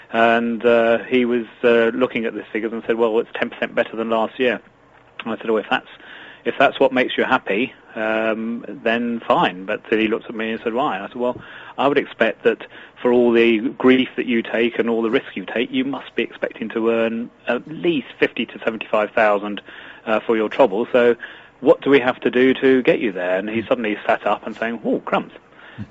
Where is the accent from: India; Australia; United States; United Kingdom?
United Kingdom; Eastbourne, South East England; I come from the Sunshine Coast, so sunny Eastbourne, just along the coast, so where the sun is always shining, has the highest average sunshine in the country